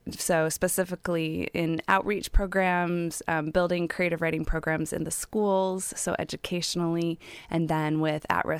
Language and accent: English; Chicago, Illinois, United States; So I was born in Chicago and raised there, and then I ended up in the Pacific Northwest for college at Lewis and Clark.